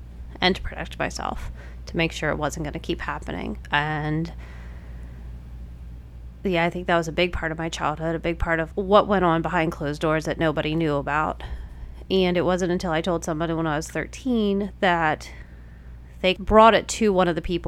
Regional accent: Maryland, United States; I grew up in Maryland, in the country. I think every once in a while people know that because of my accent. It pops out here and there. So I grew up in the country in Maryland.

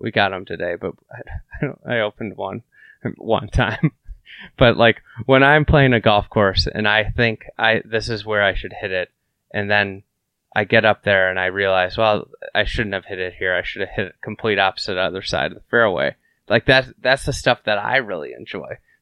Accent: Lake Bluff, Illinois, United States; I grew up in Lake Bluff, so I got to play Shore Acres as a kid.

